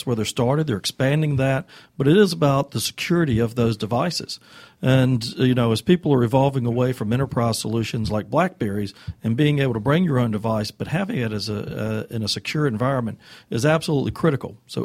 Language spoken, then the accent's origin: English; North Carolina, United States; also born or lived in Seattle; now in Atlanta, United States; My wife's from Virginia, and I'm from North Carolina, and Atlanta was a great place to land.